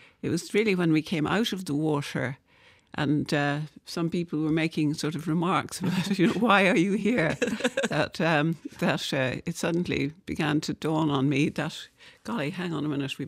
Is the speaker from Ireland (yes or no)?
yes; Kilkee, Munster, Ireland; I was brought up in Kilkee in West Clare, the loveliest place to be brought up. My brother used to stand out on the steps of our house, which was just on the Atlantic